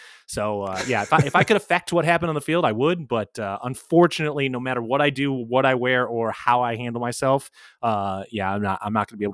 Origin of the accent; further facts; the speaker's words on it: Chicago, Illinois, United States; also born or lived in California; I grew up in Chicago and I was in Boy Scouts and stuff. But, you know, camping around there, like you drive 8 hours just to get to see some trees.